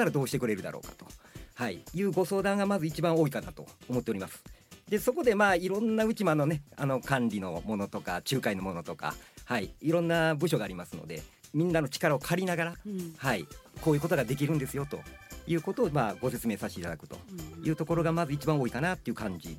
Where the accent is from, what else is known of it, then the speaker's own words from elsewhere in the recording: Kyoto, Japan; あの京都市の生まれで京都市育ちです。